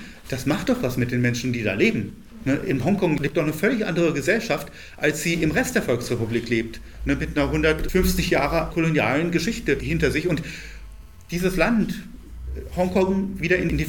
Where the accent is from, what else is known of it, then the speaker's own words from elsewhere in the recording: London, United Kingdom; Ich komme aus London